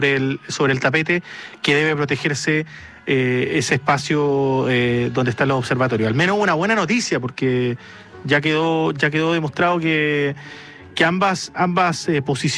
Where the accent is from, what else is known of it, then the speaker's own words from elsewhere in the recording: Punta Arenas, Magallanes, Chile; Yo que soy de Punta Arenas, también allá está